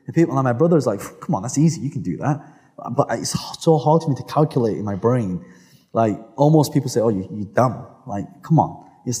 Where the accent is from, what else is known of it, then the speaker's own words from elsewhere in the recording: England, United Kingdom; born there; No, I was born in England. I was born in England, but my parents, they came from Hong Kong. So though they call me a BBC, a British-born Chinese.